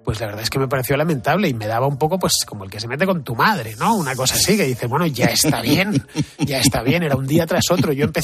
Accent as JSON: {"language": "Spanish", "town": "Madrid", "region": "Community of Madrid", "country": "Spain", "tie": "born or raised there", "said": "Yo soy hijo, nieto, bisnieto, tataranieto de madrileños. Soy madrileño desde que se inventó la cosa. Entonces, bueno, pues no tengo pueblo."}